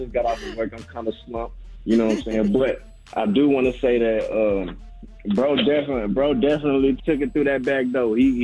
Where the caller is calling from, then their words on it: Houston, Texas, United States; Good morning. I'm calling from Houston, bro.